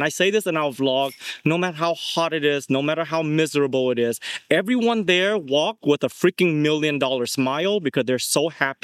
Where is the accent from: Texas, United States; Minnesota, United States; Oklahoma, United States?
Texas, United States; Houston; I grew up in Bear Lair in Houston all my life, and I've been around a big Vietnamese community